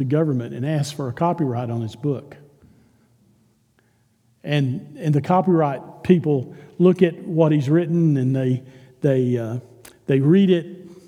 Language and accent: English; Texas, United States; accent: Texas; I always had a problem because of my Texas accent.